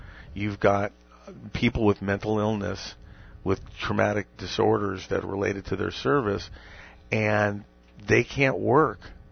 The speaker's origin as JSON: {"language": "English", "town": "Los Angeles", "region": "California", "country": "United States", "said": "I'm from Los Angeles."}